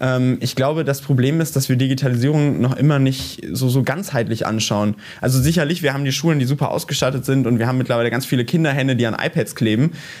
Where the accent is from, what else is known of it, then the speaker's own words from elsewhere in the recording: North Rhine-Westphalia, Germany; ich komme ja aus Nordrhein-Westfalen